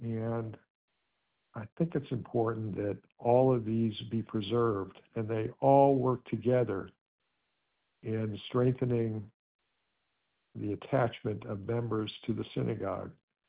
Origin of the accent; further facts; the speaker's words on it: Jacksonville, Florida, United States; talk to you about my family history and the Jacksonville Jewish Center and growing up in Jacksonville